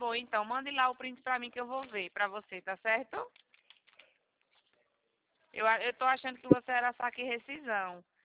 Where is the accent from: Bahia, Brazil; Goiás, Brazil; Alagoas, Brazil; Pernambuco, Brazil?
Alagoas, Brazil; Maceió; moved away as an adult; now in São Paulo, Brazil; na verdade, eu sou de Maceió, de Alagoas, sabe?